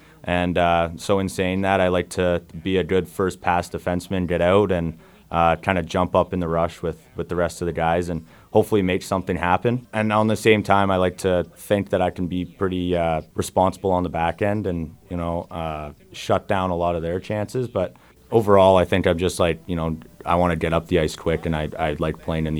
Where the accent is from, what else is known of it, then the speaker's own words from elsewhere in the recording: Oshawa, Ontario, Canada; And so I grew up in Oshawa, played there for most of my minor hockey and then ended up going to play in Ajax, Ajax Pickering Raiders.